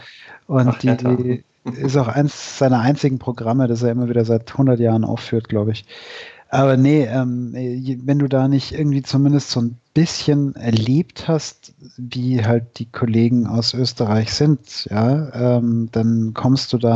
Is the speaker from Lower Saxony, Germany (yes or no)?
no; Munich, Bavaria, Germany; Also ich bin ja Münchner, gell?